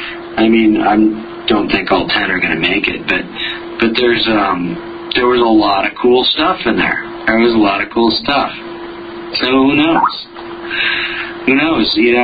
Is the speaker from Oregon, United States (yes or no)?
yes; Portland, Oregon, United States; now in Minnesota, United States; I grew up in Portland. I learned to ski at Mount Hood, where the U.S. ski team trains